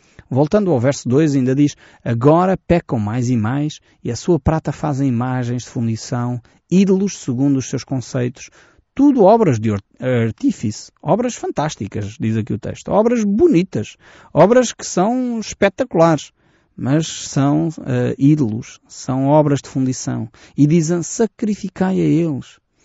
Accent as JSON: {"language": "Portuguese", "country": "Portugal", "said": "E dói-me o coração, como português"}